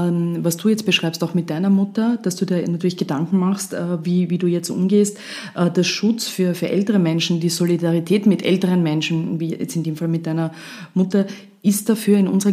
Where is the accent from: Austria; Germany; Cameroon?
Austria; Das Coronavirus bestimmt jetzt ja auch bei uns in Österreich immer mehr unseren Alltag.